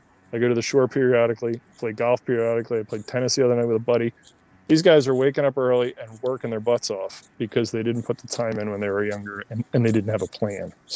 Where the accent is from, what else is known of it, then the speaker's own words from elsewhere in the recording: Upper Darby, Pennsylvania, United States; So I was kind of close to, I was in between Berkeley Square and Bonds Shopping Center. I was on Beverly Boulevard, backed up to that Nailers Run Park.